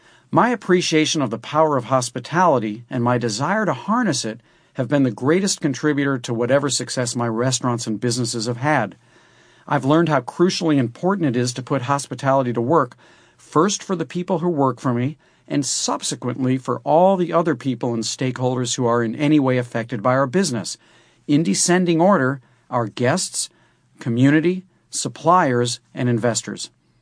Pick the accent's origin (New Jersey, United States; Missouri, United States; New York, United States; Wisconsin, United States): Missouri, United States; St. Louis; Back in my hometown of St. Louis, I was no less curious about what people ate.